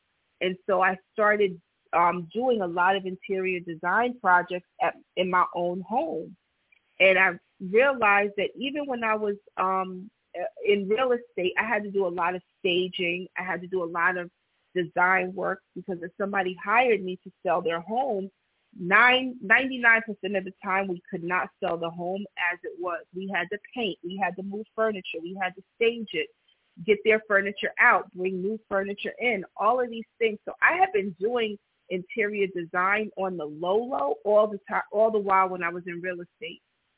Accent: New Jersey, United States; You know, I'm a chick from Jersey

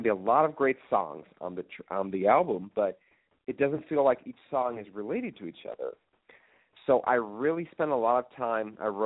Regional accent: Stockholm, Stockholm County, Sweden; English is a second language; I was born and raised in Stockholm, Sweden. My mother's from Sweden and my father's from the States.

